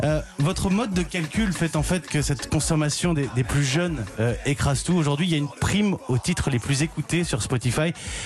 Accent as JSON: {"language": "French", "country": "France"}